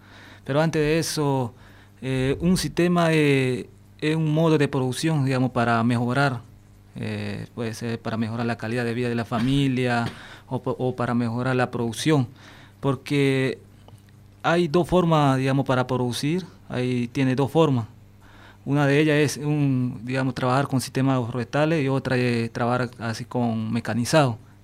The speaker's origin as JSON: {"language": "Spanish", "region": "Santa Cruz", "country": "Bolivia", "said": "Yo vengo de la provincia de Guarayo, ¿no?"}